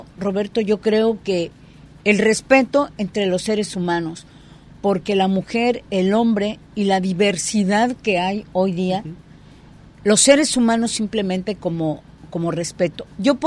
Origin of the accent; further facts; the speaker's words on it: Ciudad Juárez, Chihuahua, Mexico; moved away as an adult; also born or lived in Mexico City; now in Puerto Vallarta, Mexico; Yo vengo de Ciudad Juárez, Chihuahua, en donde el fenómeno de las asesinadas, de las muertas de Juárez, no para. Prácticamente huí de Ciudad Juárez